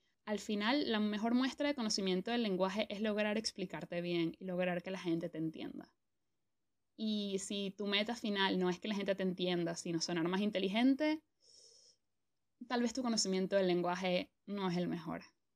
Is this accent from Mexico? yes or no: no; Venezuela; accent: Venezuelan; now in Spain; nos damos cuenta de tantas vainas que pensamos que son del español general, que en realidad son de nuestro dialecto venezolano.